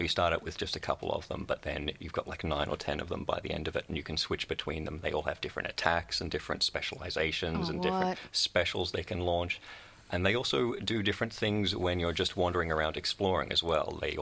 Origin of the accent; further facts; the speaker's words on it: Australia; which is a weird thing to experience as an Australian who didn't grow up with that.